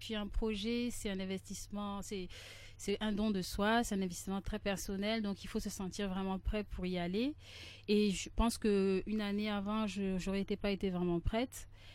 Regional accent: Chad; je suis originaire du Tchad, donc comme Erika l'a précisé. Donc, je rentre régulièrement au Tchad.

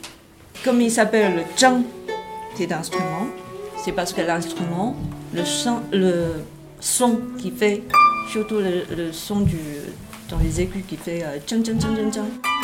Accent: China; now in France; Et je viens de Chine. Je suis en France depuis 13 ans.

